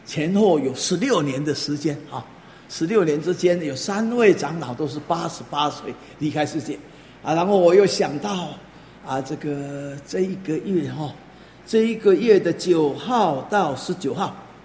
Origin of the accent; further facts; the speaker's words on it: Taiwan; 这个是我们台湾人是这样子啊